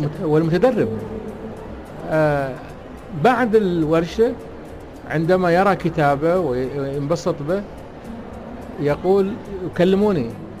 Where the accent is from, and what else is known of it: United Arab Emirates